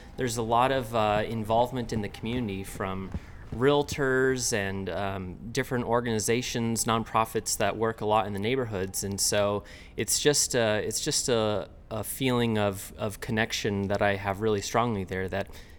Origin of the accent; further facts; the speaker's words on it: Midvale, Utah, United States; I reminisce about growing up in Midvale in the 80s and attending block parties, and all the neighbors knew each other.